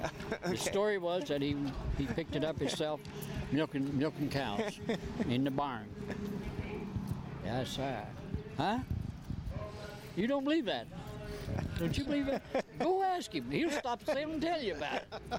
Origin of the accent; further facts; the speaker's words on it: Virginia, United States; born there; now in Martinsburg, United States; I live in Martinsburg. Yeah.